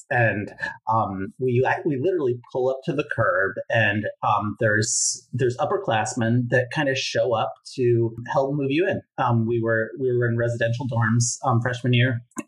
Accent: New York, United States; I grew up in New York, so it's a New York state school.

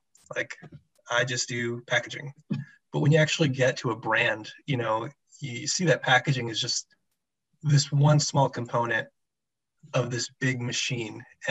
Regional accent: Queens, New York, United States; born and raised in New York, Queens.

